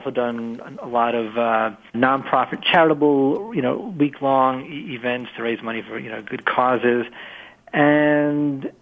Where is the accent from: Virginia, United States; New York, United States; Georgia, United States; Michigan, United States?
New York, United States; New York City; I'm born and raised in New York City. I wanted to go back there and volunteer, help out, do what I can.